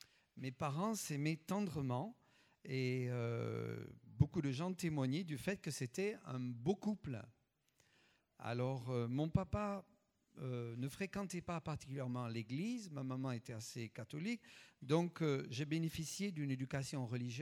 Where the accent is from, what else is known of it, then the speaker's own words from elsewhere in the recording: Toulouse, Occitanie, France; born there; also born or lived in Cazes; Je suis né à Toulouse, et puis j'ai fait des études d'architecture ici à Toulouse. Mais avant, j'habitais Cazes dans le Tarn.